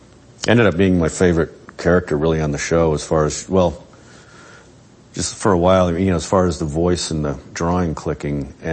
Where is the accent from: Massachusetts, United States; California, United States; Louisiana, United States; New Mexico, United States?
New Mexico, United States; Albuquerque; born or raised there